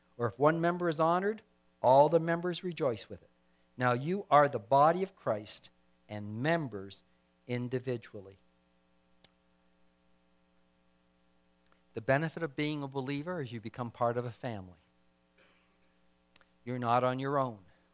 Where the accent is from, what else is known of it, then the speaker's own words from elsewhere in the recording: Ontario, Canada; somehow in the conversation it came up that I was from Ontario.